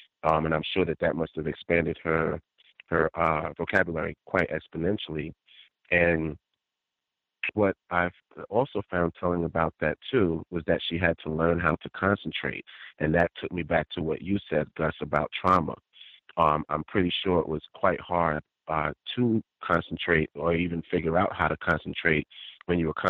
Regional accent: Trinidad & Tobago; accent: Trinidadian; I'll switch into my Trinidadian accent and we just get into conversations.

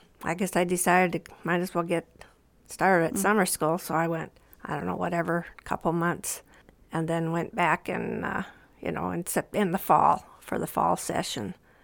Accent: Minnesota, United States; Well, I was out of state because I was from Minnesota and going to college in South Dakota.

